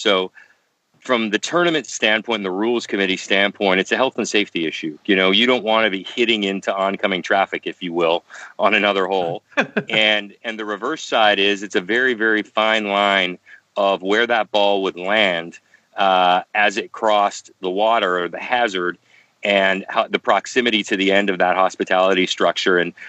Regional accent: Canada; as a Canadian, you want your National Open

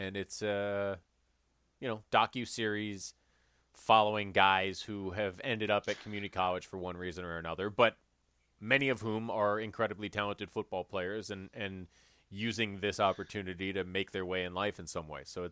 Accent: Oakland, California, United States; And it takes place in my hometown, Oakland, California, at Laney College.

